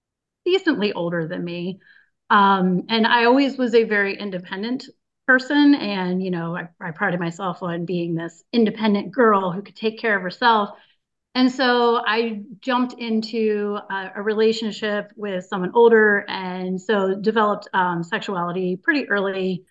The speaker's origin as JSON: {"language": "English", "region": "Eastern Shore", "country": "United States", "said": "So I am from the Eastern Shore of the United States region, and I am 40 years old."}